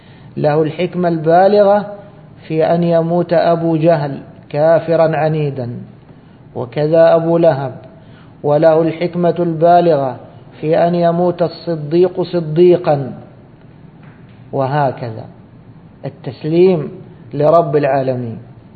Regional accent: Egypt; كما كانوا يقولون عندنا في مصر مثل

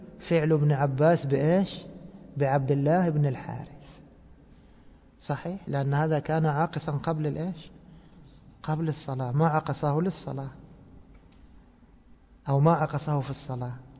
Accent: Egypt; نحن عندنا في مصر في شيء مشهور

